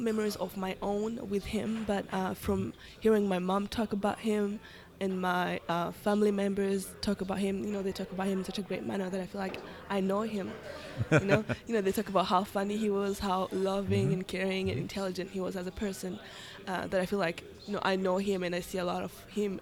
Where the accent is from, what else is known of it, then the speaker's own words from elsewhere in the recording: Rwanda; now in Oklahoma City, United States; Yeah. So as you said, I'm from Rwanda. It's a country in East Africa. They call it the land of 1,000 hills.